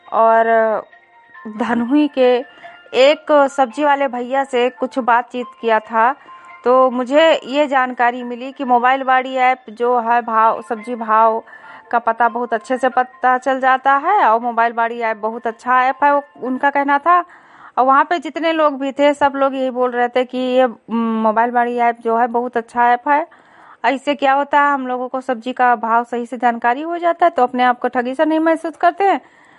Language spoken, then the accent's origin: Hindi; Lakharampur, Uttar Pradesh, India; मैं विकास खंड विशेषरगंज से हूं, जिला बहराइच से, ग्राम पंचायत लखारामपुर, गांव लखारामपुर की।